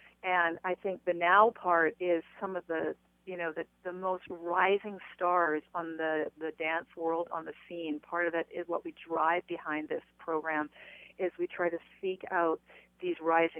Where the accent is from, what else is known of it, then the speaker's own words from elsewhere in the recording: Canada; moved away; It was also fantastic to go back to Canada for the first time last year. For me, I'm still Canadian.